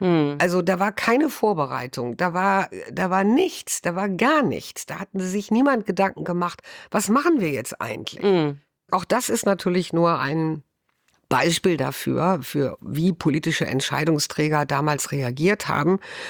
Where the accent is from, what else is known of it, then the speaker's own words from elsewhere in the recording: Germany; Und das ist etwas, was wir als Deutsche wirklich nicht wahrhaben wollten.